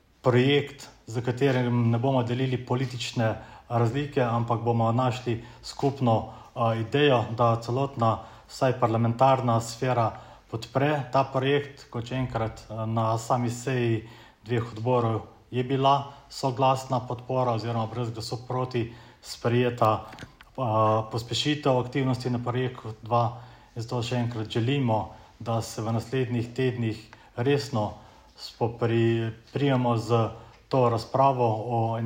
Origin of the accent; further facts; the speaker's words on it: Lower Sava, Slovenia; prihajam iz Posavja